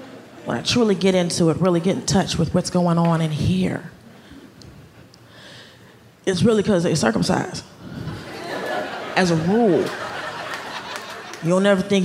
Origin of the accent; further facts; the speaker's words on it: Atlanta, Georgia, United States; now in New York, United States; Because I didn't interact with a lot of Jews growing up because I grew up in Atlanta, so they kept themselves in a safe place.